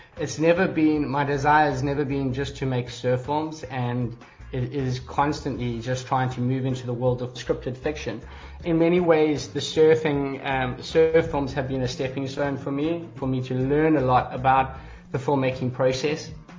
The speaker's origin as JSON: {"language": "English", "town": "Umhlanga", "region": "KwaZulu-Natal", "country": "South Africa", "tie": "born or raised there", "said": "And I grew up in Umhlanga and Umhlali Beach."}